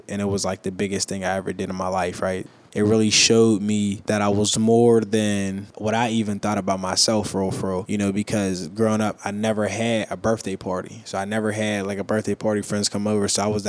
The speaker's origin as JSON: {"language": "English", "town": "Homewood", "region": "Pennsylvania", "country": "United States", "tie": "born or raised there", "said": "I grew up in Homewood. It was right in Florey Way."}